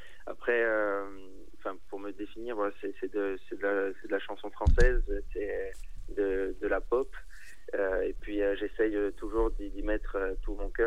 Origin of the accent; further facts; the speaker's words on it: Bastia, Corsica, France; Alors, je suis de Bastia, oui, je suis corse.